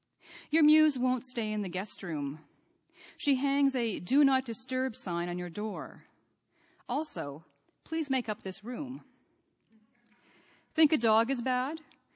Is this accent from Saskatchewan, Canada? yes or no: yes; Saskatchewan, Canada; I'm from Saskatchewan. We don't have cottage. It's a cabin.